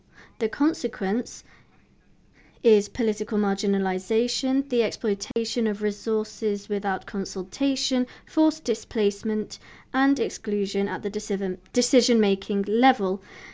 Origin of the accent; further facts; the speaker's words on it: Azawad, Mali; I come from the Azawad region. Mali, in the heart of the Sahel, has been in conflict since its independence.